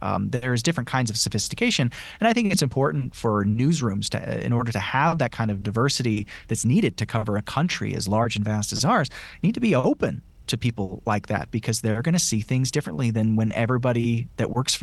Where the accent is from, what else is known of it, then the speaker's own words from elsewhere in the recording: El Cajon, California, United States; I'm from El Cajon, California, and I came to Washington not knowing anything